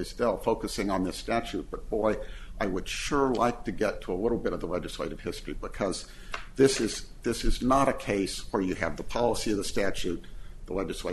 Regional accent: Arizona, United States; As to the Ninth Circuit, I'm from Arizona. As you may know, things tend to go a little slower out west.

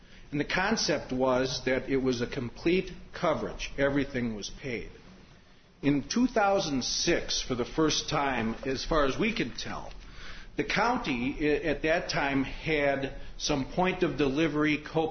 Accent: Milwaukee, Wisconsin, United States; I'm from Milwaukee, Wisconsin.

